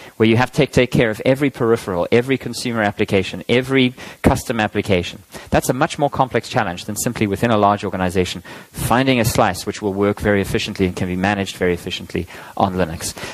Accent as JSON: {"language": "English", "country": "South Africa", "said": "I'm South African, and it happens to be that this project is from South Africa"}